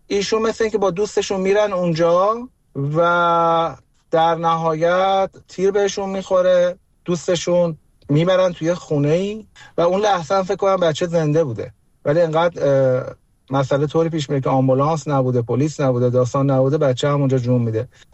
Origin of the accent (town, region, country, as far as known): Iran; born or raised there